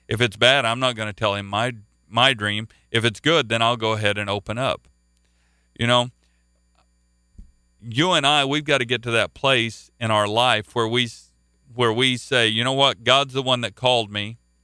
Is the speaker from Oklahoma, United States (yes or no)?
yes; Oklahoma, United States; I'm from Oklahoma, and one of our neighboring states is called Missouri. I went to school there.